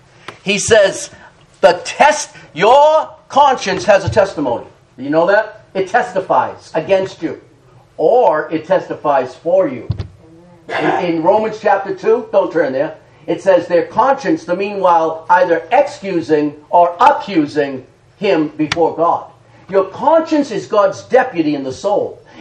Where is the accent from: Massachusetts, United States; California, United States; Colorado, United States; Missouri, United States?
Massachusetts, United States; Boston; You know, my heart breaks for the Bostonians. My hometown is Boston, as you all know.